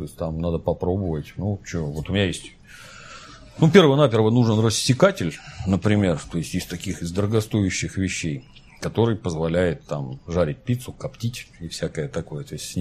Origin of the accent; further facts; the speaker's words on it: Ukraine; Я родился на Украине, там же в школу пошел. Украинский язык принудительно начинали изучать со второго класса.